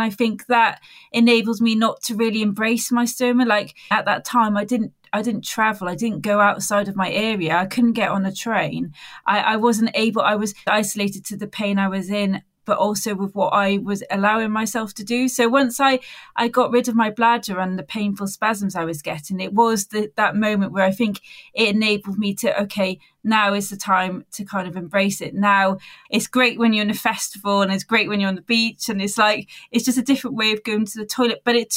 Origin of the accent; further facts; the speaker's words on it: Wales, United Kingdom; now in Bournemouth, United Kingdom; I am 36 years old and I'm originally from Wales, but I've kind of lost my accent, so it's not really very well sounding. It's a bit of a Dorset twang in there because I'm currently living in Bournemouth.